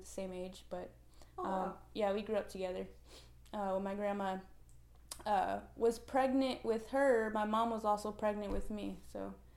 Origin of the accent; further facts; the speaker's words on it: Chicago, Illinois, United States; now in Corpus Christi, United States; I'm from Chicago. I've lived in Corpus Christi for 3 years.